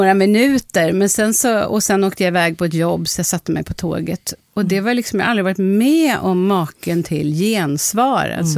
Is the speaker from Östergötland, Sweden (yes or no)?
yes; Östergötland, Sweden; Eller ja, nu växte jag upp i Östergötland.